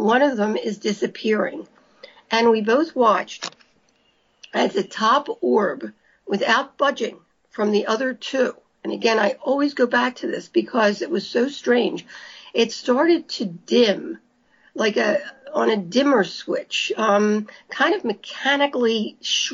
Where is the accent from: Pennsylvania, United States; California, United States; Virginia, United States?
Pennsylvania, United States; Philadelphia; We're both from Philadelphia, Pennsylvania.